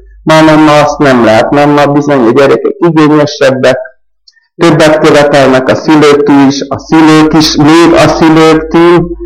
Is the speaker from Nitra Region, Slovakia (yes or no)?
yes; Štúrovo, Nitra Region, Slovakia; születtem kicsimben, ez 8 kilométerre Stúrovó volt, de egész pici koromtól Stúrovóban nevelkedtem, úgyhogy talán már itt is fogok meghalni a gyerekeimmel